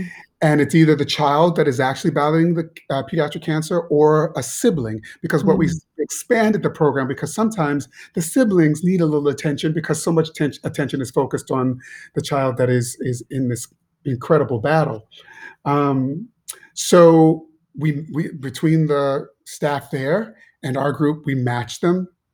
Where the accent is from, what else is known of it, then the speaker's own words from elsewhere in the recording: Shaker Heights, Ohio, United States; I growing up in Shaker, I was pretty sheltered. And then I went to Carnegie Mellon for musical theater, but in Pittsburgh, but still pretty sheltered. And then I moved to New York in 1990